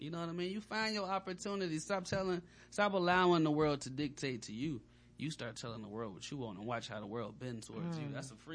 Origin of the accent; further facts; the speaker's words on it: Detroit, Michigan, United States; I came through deep from Detroit.